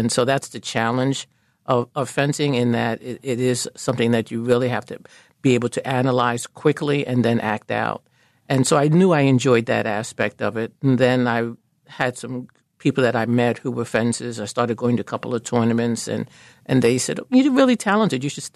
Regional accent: Harlem, New York, United States; moved away as an adult; I grew up in Harlem, had no intention of ever leaving New York, came here to go to graduate school at Temple, and they needed someone to teach the fencing classes.

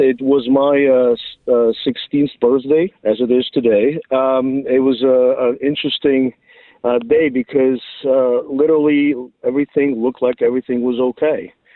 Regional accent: Western Ukraine, Ukraine; So I was born in Western Ukraine, and this was my graduating year. So this was my high school graduation time. I did graduate at 16.

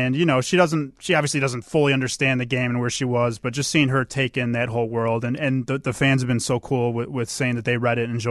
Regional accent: New Jersey, United States; born there; I was born in New Jersey, and I think when I was around 3 years old, it was Devils games, New Jersey Devils games.

